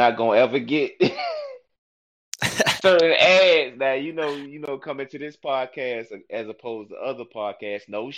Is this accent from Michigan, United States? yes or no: no; Newport News, Virginia, United States; But you know, I'm from the peninsula. You know, Tyrod from Hampton, I'm from Newport News.